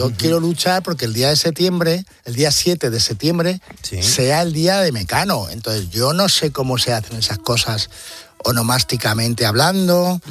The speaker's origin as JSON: {"language": "Spanish", "town": "Moradillo de Roa", "region": "Castile and León", "country": "Spain", "tie": "born or raised there", "said": "El 7 de septiembre es la fiesta de mi pueblo, Moralle de Roa, que el día 8 es la Virgen del Ejido."}